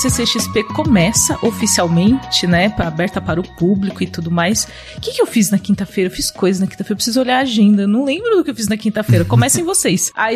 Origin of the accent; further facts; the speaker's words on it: Brazil; porque eu sou brasileira, então é claro que meu cartão fica na minha capinha de celular